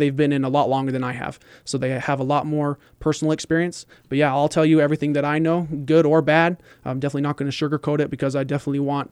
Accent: Utah, United States; they found out I'm from Utah

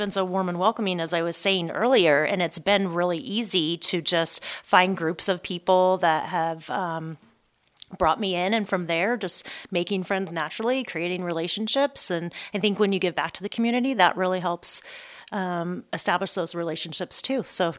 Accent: Yakima, Washington, United States; now in North Idaho, United States; Yes, initially I was from Yakima, Washington. I worked for title and escrow over there. And then I made the glorious decision to move to North Idaho.

